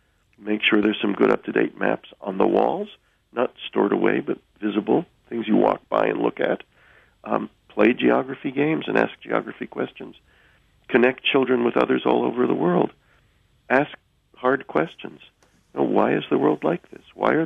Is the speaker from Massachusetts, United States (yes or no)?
yes; Cambridge, Massachusetts, United States; In Cambridge, Massachusetts.